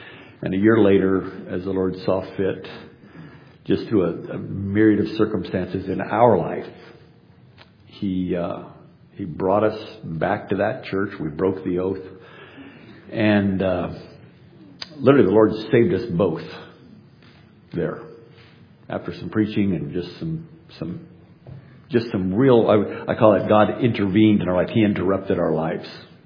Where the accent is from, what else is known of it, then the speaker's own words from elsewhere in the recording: Arizona, United States; born there; But I was born in Arizona, so I was the one kind of foreigner in my family.